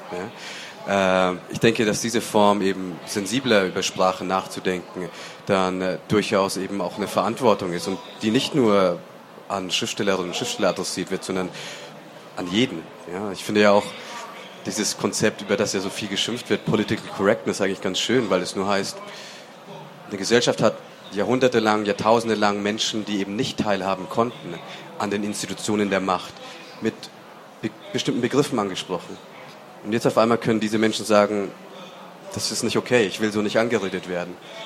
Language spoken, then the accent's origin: German; Bavaria, Germany; Ich bin in Bayern groß geworden.